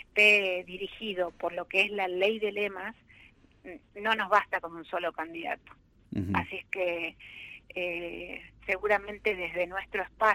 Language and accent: Spanish; Argentina; el gran consenso que necesitamos como argentinos